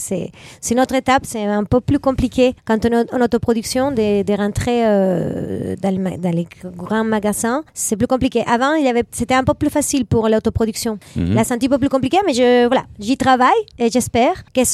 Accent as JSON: {"language": "French", "country": "Venezuela", "second_language": "French", "moved": "as an adult", "lives_now": "France", "said": "Et voilà, j'ai quitté le Venezuela en me disant je veux, mon rêve c'est de venir en France et faire mon métier."}